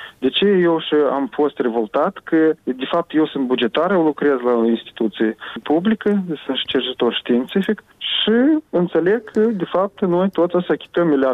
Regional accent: Moldova; un război este pus anume pentru a dispărea noi ca neam, ca moldoveni.

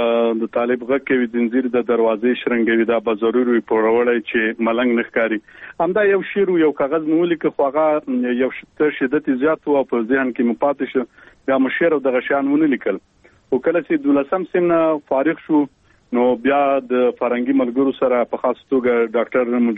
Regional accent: Khost, Afghanistan; born there; او زه په خوست ولایت کې پیدا شوی یم او عمر مې تقریبا اوس نو 28 کلنې ته برسېږي

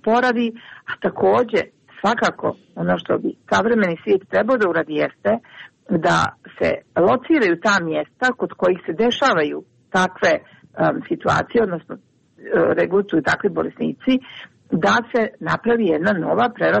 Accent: Montenegro; ono što je često sada situacija kod nas u Crnoj Gori jeste da jedan broj lekara i drugih zaposlenih u drugim organizacijama radi mnogo više

